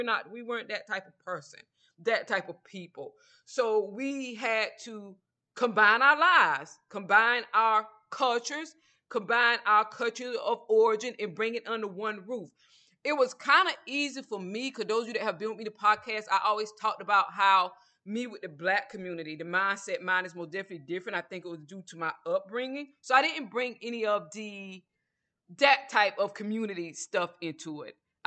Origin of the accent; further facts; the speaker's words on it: Georgia, United States; Now, where I'm from the South, and where I'm from the South, you didn't just bring anybody around your parents. I'm from a small town in Georgia.